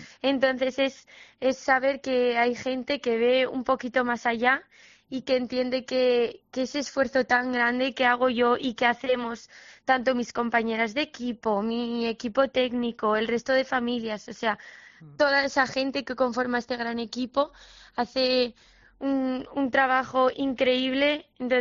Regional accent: Aragon, Spain; Yo encantadísima de además poder hacerlo en mi tierra, en Aragón

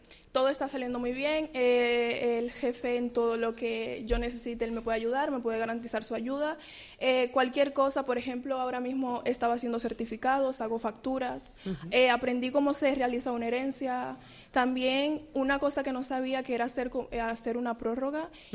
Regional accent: Dominican Republic; now in Spain; Yo soy dominicana y obviamente cuando vienes de un país emigrante a otro, las cosas cambian, todo baja.

